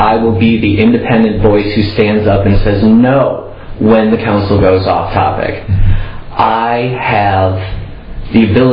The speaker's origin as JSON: {"language": "English", "town": "Green Bay", "region": "Wisconsin", "country": "United States", "tie": "born or raised there", "lives_now": "Madison, United States", "said": "I was born and raised in Green Bay. I came to Madison in 89 to go to school at the university."}